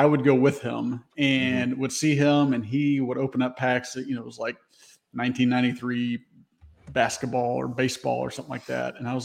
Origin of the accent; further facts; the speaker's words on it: Memphis, Tennessee, United States; I'm 39 years old. I grew up in the Memphis area and had a lot of local card shops kind of around that area